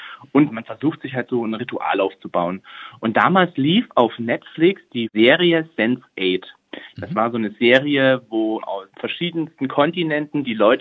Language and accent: German; Saxony, Germany; ich bin damals von meinem Heimatort in der schönen Oberlausitz, also das ist der tiefste Osten Sachsens, bin ich damals mit meiner Ausbildung nach Leipzig gezogen.